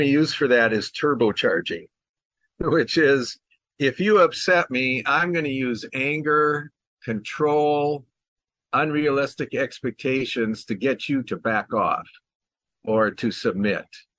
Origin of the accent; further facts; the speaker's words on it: Minneapolis, Minnesota, United States; I grew up in the Minneapolis area